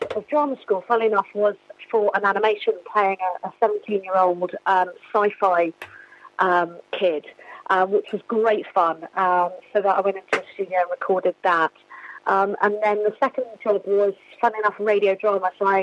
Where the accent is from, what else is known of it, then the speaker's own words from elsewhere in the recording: Guildford, South East England, United Kingdom; obviously I'm from Guildford